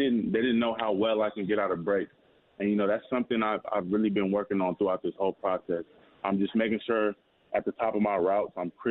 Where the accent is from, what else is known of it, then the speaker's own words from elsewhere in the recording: Arizona, United States; So, and I'm from Arizona, so I honestly, I'm about 95% sure if I'm there at 33 and they're still at that pick, they're going to pick me up.